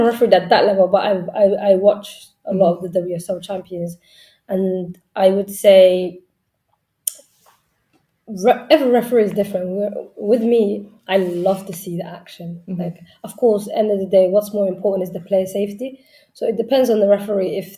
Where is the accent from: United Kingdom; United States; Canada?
United Kingdom; Brent, London; I'm from Brent, so it's just, I love the fact that he made it happen.